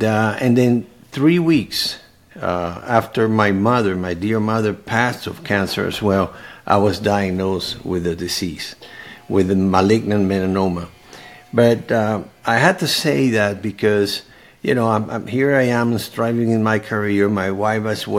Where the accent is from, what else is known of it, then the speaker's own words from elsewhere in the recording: Venezuela; English is a second language; moved away as an adult; now in United States; I came to the States. Actually, I'm from Venezuela, from South America, and my parents come from Greece and from Spain.